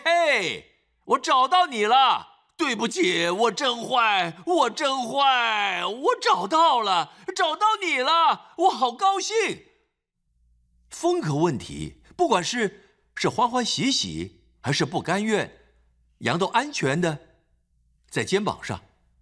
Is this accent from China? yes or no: no; Singapore; 我们新加坡人最厉害的就是毫无情绪地说怎样。